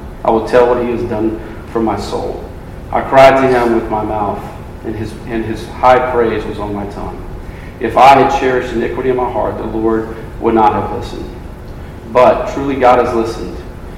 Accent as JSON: {"language": "English", "region": "Louisiana", "country": "United States", "tie": "born or raised there", "said": "So my story was I grew up in Louisiana. I went to Baylor, and I got involved in RUF."}